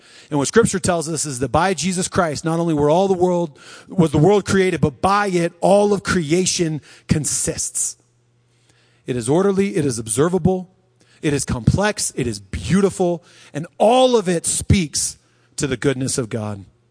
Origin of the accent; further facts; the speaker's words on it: Colorado Springs, Colorado, United States; Because, of course, I grew up here. I always knew about Pikes Peak. And then I go to college and I said I was from Colorado Springs.